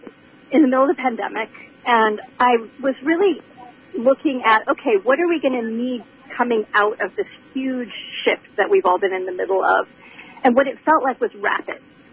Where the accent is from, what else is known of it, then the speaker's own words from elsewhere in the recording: Hong Kong; also born or lived in Singapore / Bangkok, Thailand; I was born in Hong Kong, and then we lived in Singapore, Hong Kong, Bangkok, which had a huge effect on me, and then I graduated high school in Singapore before coming to Northern California to go to college.